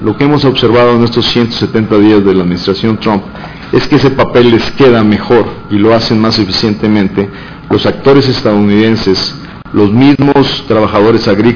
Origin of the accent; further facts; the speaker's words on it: Mexico; a que nosotros como mexicanos hagamos ese papel.